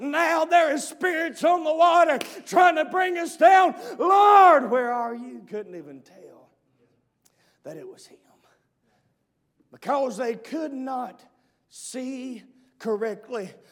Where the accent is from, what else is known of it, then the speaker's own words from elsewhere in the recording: Georgia, United States; now in South Carolina, United States; I'm from Georgia, and I'm a transplant to South Carolina, so y'all don't mind if I come up to North Carolina and preach for a minute, do you?